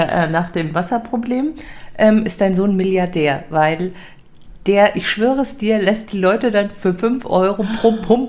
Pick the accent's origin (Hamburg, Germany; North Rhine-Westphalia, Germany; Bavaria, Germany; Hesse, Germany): Bavaria, Germany; Munich; Also jetzt bin ich ja aufgewachsen in der Wohnung hier in München in der Baderstraße. Da habe ich als Kind gelebt.